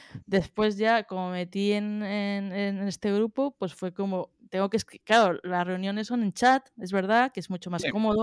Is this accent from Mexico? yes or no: no; Spain; porque yo creo que soy la única española, ¿sabes?